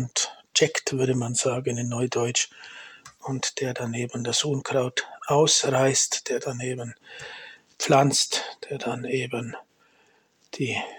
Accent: Germany; Schön, dass wir in Deutschland, meiner Heimat, auch ein Apostelgrab haben.

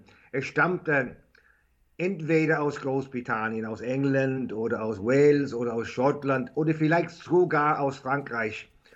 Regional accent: Ireland; born there; German is a second language; nach Irland und blieb 6 Jahre da, wie gesagt, im Norden der Insel, nicht allzu weit von dem Teil, wo ich geboren bin.

